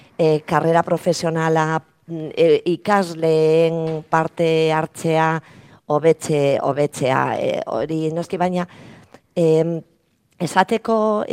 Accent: Barakaldo, Basque Country, Spain; Basque is a second language; ni Barakaldokoa naiz, eta gure belaunaldian, geneukan euskaraz edo euskara aukera ikasteko

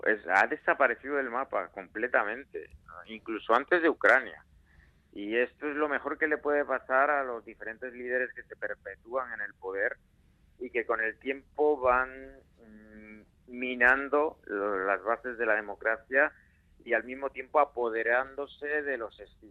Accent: Spain; Tenemos una responsabilidad con Venezuela, como españoles también.

